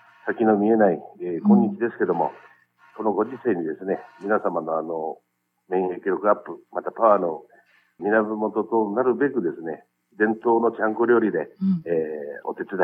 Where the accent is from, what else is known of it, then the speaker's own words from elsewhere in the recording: Yakushima, Kagoshima, Japan; あと屋久島、私が屋久島出身ですので